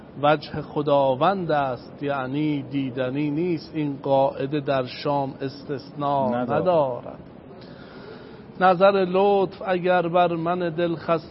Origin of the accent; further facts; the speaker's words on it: Qom, Iran; اصالتاً کرمانی ولی بزرگ شده قم هستم.